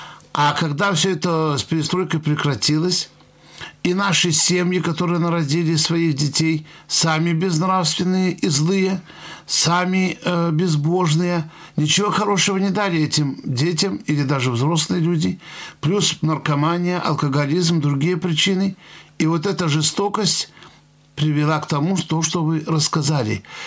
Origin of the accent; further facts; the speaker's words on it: Novorossiysk, Krasnodar Krai, Russia; also born or lived in Belarus; Я вам скажу, что я родился в Белоруссии, хотя с 4 лет воспитывался на юге, в Новороссийске. Наша семья очень верующая, но не фанатичная.